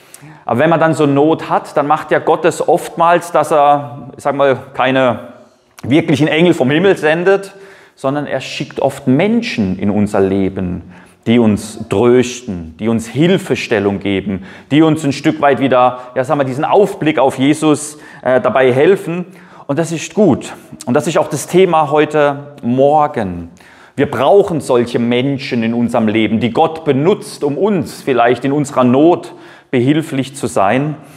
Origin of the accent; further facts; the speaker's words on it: Rust, Baden-Württemberg, Germany; Ja, und wir haben jetzt gerade da, wo ich herkomme, wieder Europapark Rust, habt ihr vielleicht auch in den Medien mitbekommen, ein kleines Kind missbraucht worden.